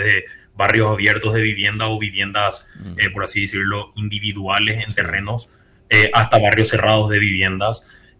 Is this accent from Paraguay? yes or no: yes; Paraguay; Nosotros somos paraguayos, no, nos gusta el asado